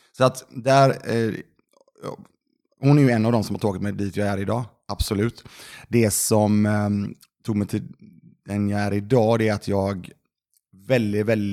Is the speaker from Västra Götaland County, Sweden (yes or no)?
yes; Lindome, Västra Götaland County, Sweden; moved away as an adult; now in Gothenburg, Sweden; Jag har ju bott betydligt längre i västra Frölunda än vad jag faktiskt gjorde i Lindome, där jag är uppvuxen. Så att jag lämnade Lindome när jag var 19.